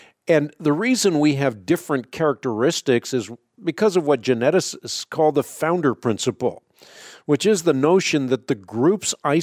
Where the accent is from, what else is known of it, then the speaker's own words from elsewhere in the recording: Netherlands; I'm from Holland, so I have fair skin. I have blue eyes.